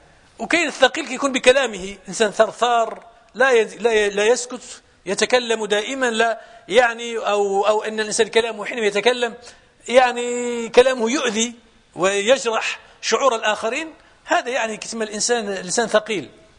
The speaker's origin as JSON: {"language": "Arabic", "country": "Morocco", "said": "واحد هذا من العلماء يعني عندنا في المغرب"}